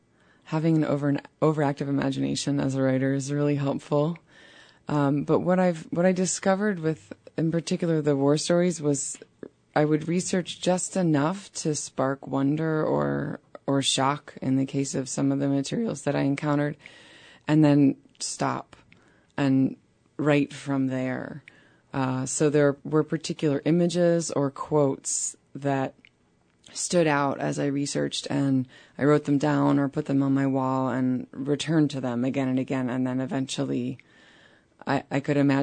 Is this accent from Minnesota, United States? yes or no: no; Portland, Oregon, United States; also born or lived in North Carolina; I grew up in Oregon. That's the easy part. I grew up in Portland, and I also lived for about 10 years in the South in the Appalachian Mountains of North Carolina.